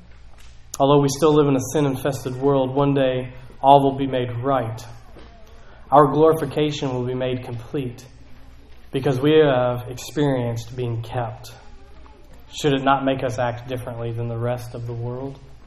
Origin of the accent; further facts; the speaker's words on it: Kentucky, United States; and I found one, and it's from my hometown, so I thought this would be fun.